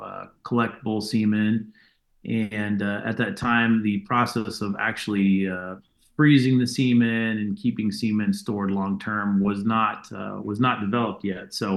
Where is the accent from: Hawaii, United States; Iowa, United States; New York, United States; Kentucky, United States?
Iowa, United States; Adel; I was born in Ames, Iowa, and raised just right here in Adel, Iowa. Spent most of my life here.